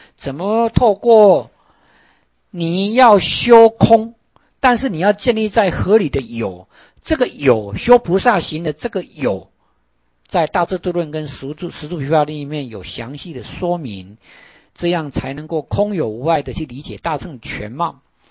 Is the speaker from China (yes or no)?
no; Taiwan; 我们中国人读章回小说共同的经验。我们大家读过《封神榜》，《封神榜》里面的道家，什么洪都道人啊、太乙真人啊，我小时候有读了哈。